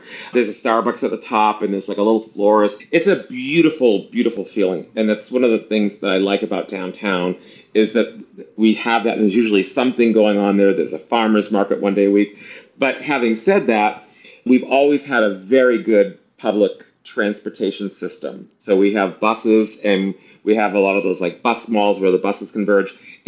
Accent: Boston, Massachusetts, United States; So I know you're from New York, so I'm from Boston.

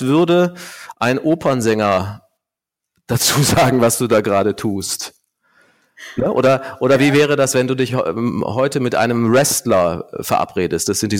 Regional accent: Cologne, North Rhine-Westphalia, Germany; Bei uns in Köln

